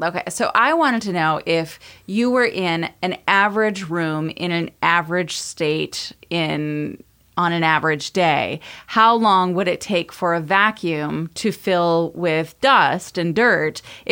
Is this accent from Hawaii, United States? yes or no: yes; Hawaii, United States; I grew up in Hawaii. We had 2 seasons, sunny and rainy.